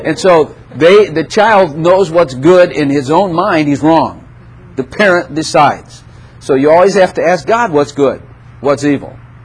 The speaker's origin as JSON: {"language": "English", "town": "Chicago", "region": "Illinois", "country": "United States", "said": "By the way, I'm from Chicago."}